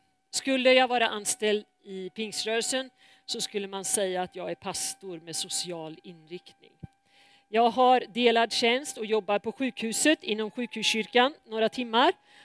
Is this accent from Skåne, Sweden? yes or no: no; Fjugesta, Örebro County, Sweden; now in Nora, Sweden; och jag bor i Nora. Jag kommer ursprungligen ifrån Fjugesta trakten i Västernärke där jag är uppvuxen.